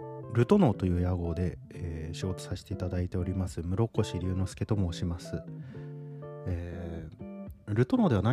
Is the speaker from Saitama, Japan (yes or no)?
no; Oita, Japan; 僕は、大分県出身なんですけれども、はい、大分県で高校を卒業した後、九州大学に入りまして、